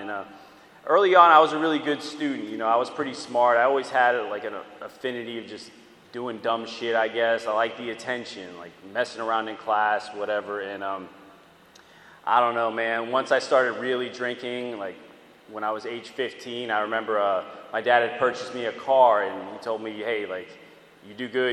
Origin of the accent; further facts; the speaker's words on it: Tampa, Florida, United States; born there; I was born in Tampa, Florida. I had a pretty normal childhood for the most part.